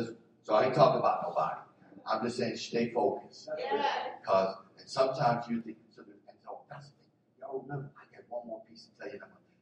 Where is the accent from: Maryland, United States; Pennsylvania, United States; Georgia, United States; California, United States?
Pennsylvania, United States; Philadelphia; although I talk about I'm the boy from Philly, right? I love my hometown, right, to a degree, but I love God more.